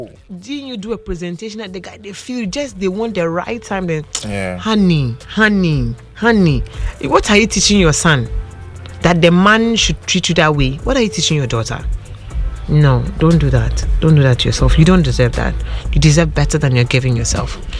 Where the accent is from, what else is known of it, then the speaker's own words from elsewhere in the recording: Accra, Greater Accra, Ghana; I grew up in Osu.